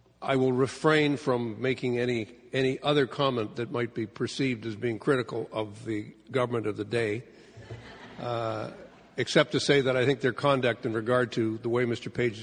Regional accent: Canada; as a parliamentarian and as a Canadian

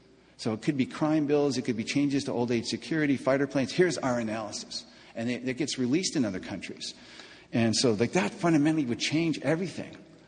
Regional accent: Thunder Bay, Ontario, Canada; we send you there, MPs from my hometown, Thunder Bay, to Ottawa.

